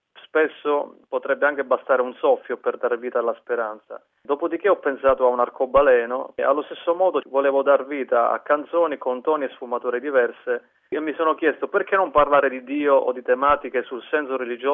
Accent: Senise, Basilicata, Italy; Nel mio paese, Senise, in provincia di Potenza, c'è il gruppo della Medaglia Miracolosa e c'è anche il movimento di Comunione e Liberazione, che io frequento da anni.

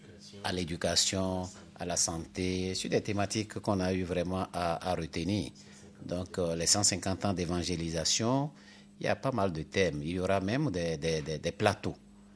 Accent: Benin; avec la libéralisation, n'est-ce pas, de l'espace audiovisuel chez nous au Bénin.

